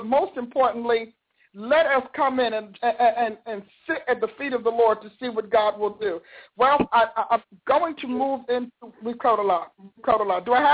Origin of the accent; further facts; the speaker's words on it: New Jersey, United States; You know that I'm from Jersey